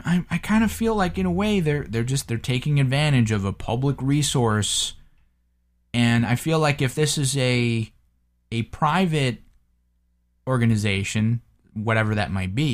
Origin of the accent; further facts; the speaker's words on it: Chicago, Illinois, United States; I mean, I grew up in the Chicago area